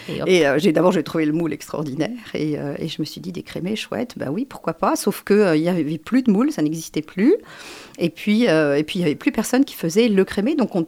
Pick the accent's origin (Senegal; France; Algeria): France; Paris, Île-de-France; moi, je suis parisienne à la base, et quand je suis arrivée là